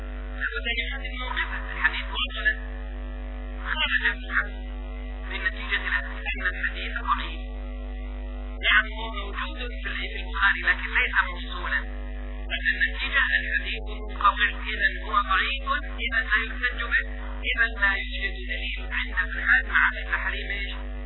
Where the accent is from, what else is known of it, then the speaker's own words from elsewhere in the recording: Egypt; هذا نحن كشعب مصري مجنون للأسف